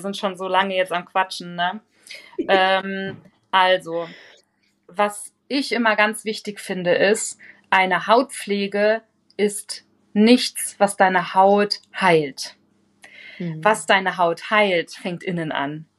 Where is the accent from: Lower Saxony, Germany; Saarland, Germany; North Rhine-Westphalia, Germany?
Saarland, Germany; ich komme ja aus dem Saarland